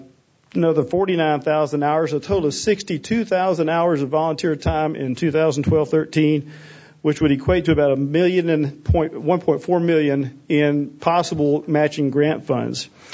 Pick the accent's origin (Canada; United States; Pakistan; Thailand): United States; Beaumont, Texas; I was raised in Beaumont instead of Lake Charles.